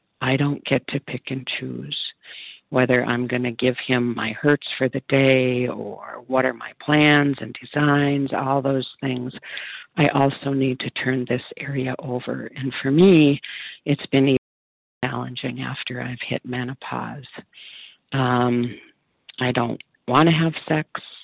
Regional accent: Minnesota, United States; I am from Minnesota, but currently enjoying the weather down in southern Texas.

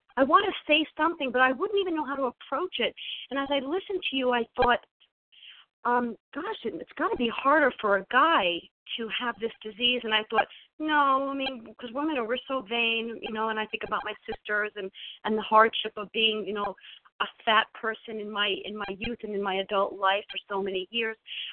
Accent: New York, United States; now in New Jersey, United States; I live in South Jersey. I'm from New York originally.

